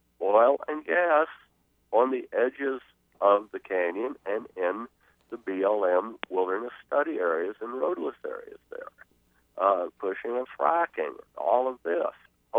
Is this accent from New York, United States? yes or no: no; Albuquerque, New Mexico, United States; when I grew up in Albuquerque, I could see Mount Taylor 65 miles away.